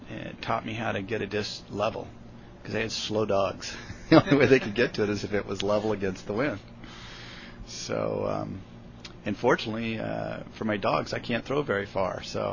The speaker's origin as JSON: {"language": "English", "town": "Coronado", "region": "California", "country": "United States", "said": "I'm from Coronado, California, and my title here is owner-operator of the Morley Field Disc Golf Pro Shop."}